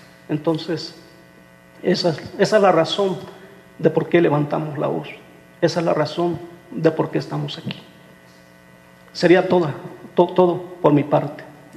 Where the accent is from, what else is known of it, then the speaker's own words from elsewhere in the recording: Mexico; nosotros apelamos a las leyes que nos gobiernan como mexicanos